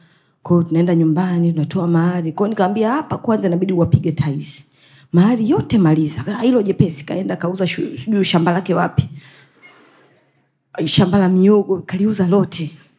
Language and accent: Swahili; Tanzania; mimi ni Mnyamwezi, mambo pale ni mengi